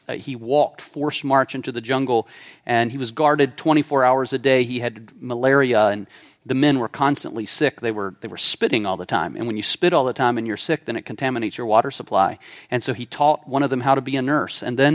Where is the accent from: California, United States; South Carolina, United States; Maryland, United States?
South Carolina, United States; This is from the USS Yorktown, which sits in the Charleston Harbor. I'm from South Carolina